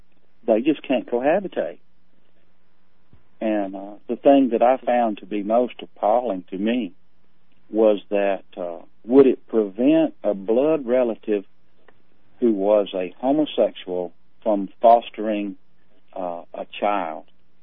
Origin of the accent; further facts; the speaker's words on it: the South, United States; But it does because I was raised in the South in the '60s.